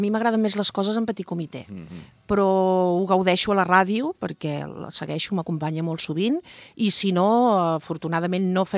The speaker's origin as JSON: {"language": "Catalan", "town": "Figueres", "region": "Catalonia", "country": "Spain", "tie": "born or raised there", "also_born_or_lived": "Sant Gregori", "lives_now": "Vilafant, Spain", "said": "jo sóc filla de Sant Gregori per casualitat i en realitat he viscut tota la meva vida, excepte els anys que porto aquí a Vilafant, a Figueres, i em varen escolaritzar al Sant Vicenç de Paül"}